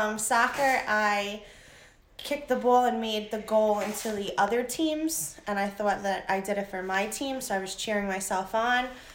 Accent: Boynton Beach, Florida, United States; I grew up in Florida, to be exact, Boynton Beach, Florida.

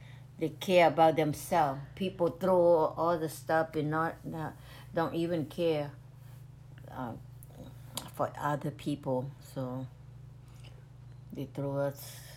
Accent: Laos; now in United States; Where in Laos. Mm-hmm.

